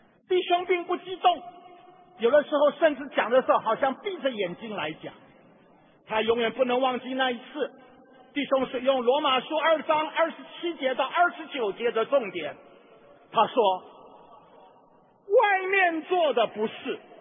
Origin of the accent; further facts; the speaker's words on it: California, United States; 我是从加利福尼亚州来的，我们那边有一个特产就是和人